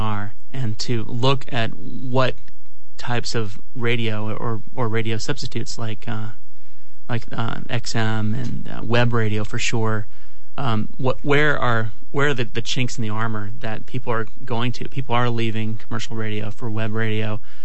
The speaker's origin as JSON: {"language": "English", "town": "Durham", "region": "North Carolina", "country": "United States", "tie": "born or raised there", "said": "A radio executive from my hometown in Durham, North Carolina"}